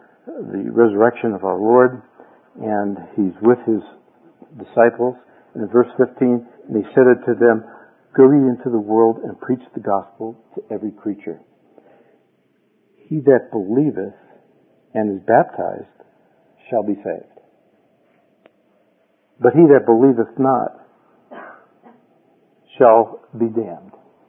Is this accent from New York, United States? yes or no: yes; New York, United States; accent: New York; getting back to my New York accent here.